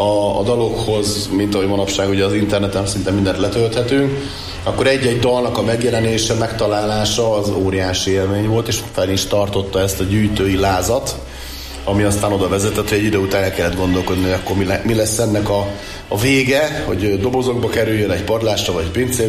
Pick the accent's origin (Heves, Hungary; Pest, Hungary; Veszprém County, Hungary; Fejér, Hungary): Heves, Hungary; Eger; mivel én egri vagyok